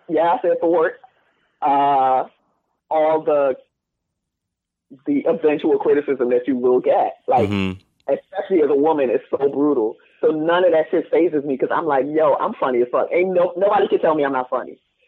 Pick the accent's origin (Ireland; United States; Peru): Ireland; I'm from Ireland.